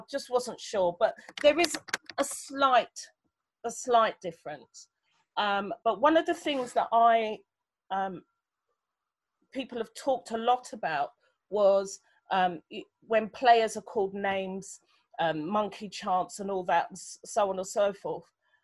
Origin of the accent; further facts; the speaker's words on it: London, United Kingdom; also born or lived in Germany; I grew up in Southeast London. I was born in Germany. My parents were in the military. I was born out there. Came here when I was three. My father's American. My mother's Nigerian. So I'm black.